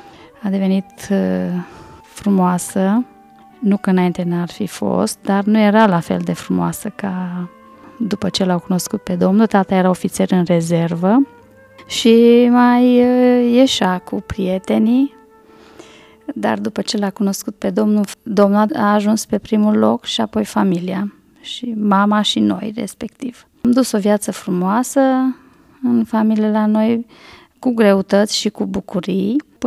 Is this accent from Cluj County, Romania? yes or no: yes; Cluj, Cluj County, Romania; eu sunt din Cluj, fac parte dintr-o familie cu 9 copii